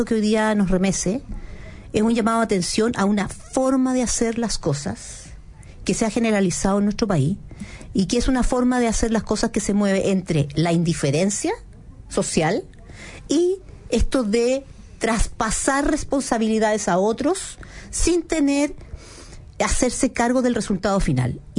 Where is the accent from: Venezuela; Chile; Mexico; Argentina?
Chile; como chilenos podemos tener miles de desacuerdos